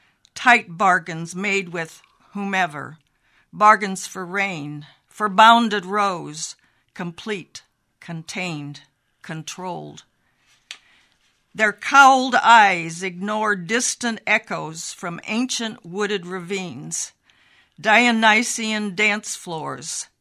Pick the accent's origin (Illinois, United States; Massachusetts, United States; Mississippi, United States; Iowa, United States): Illinois, United States; Moline; And, of course, I am from Moline originally.